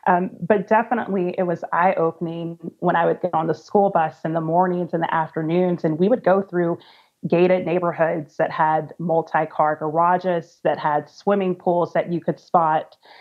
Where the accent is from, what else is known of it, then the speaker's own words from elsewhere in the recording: Mississippi, United States; So thinking back to growing up in Mississippi, I had an interesting K-12 experience